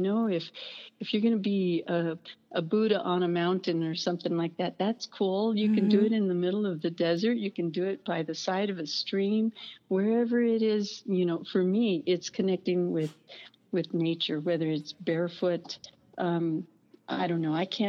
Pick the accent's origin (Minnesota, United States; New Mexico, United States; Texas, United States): Texas, United States; El Paso; so I was born and raised in El Paso, and I'd say half of my family spoke Spanish and half spoke English